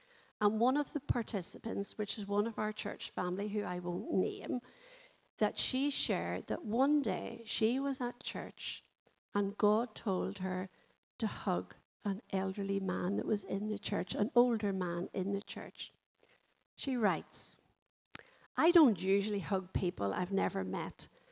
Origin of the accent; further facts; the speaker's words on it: Northern Ireland, United Kingdom; if I was speaking to someone in Northern Ireland and I said to them, "Oh, I grew up in South Armagh,"